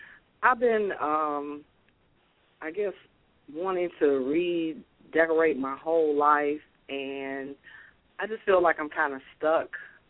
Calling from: Detroit, Michigan, United States; I'm calling from Detroit.

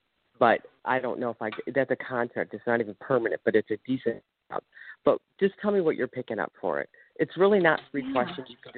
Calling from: Ohio, United States

